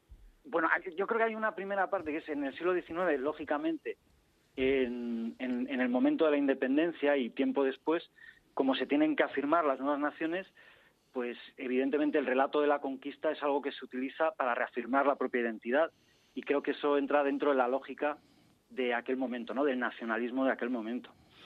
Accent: Mexico; Sí, yo nací en México, soy mexicano, ¿eh?

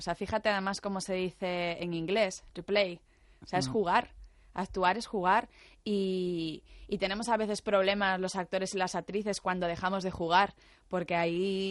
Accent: Lugo, Galicia, Spain; las fiestas del carnaval en Lugo, que es de donde yo soy

